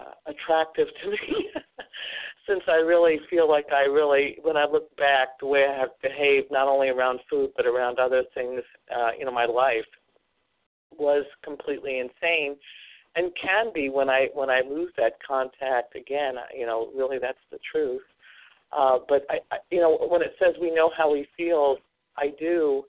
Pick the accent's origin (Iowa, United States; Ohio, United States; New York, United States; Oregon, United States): Iowa, United States; I'm from Iowa